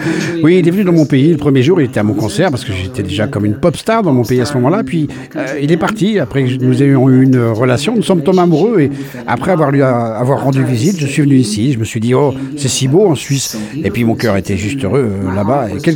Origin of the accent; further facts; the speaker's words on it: Lagos, Nigeria; French is a second language; now in Paris, France; Je suis nigériane, de Lagos. Lagos est peut-être l'une des plus grandes villes d'Afrique, non? Oui, je suis né dans le centre-ville.